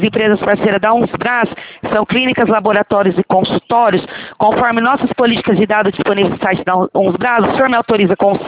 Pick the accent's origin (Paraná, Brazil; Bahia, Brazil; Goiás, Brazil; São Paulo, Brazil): Paraná, Brazil; Goioerê; Eu sou aqui de Goiôere.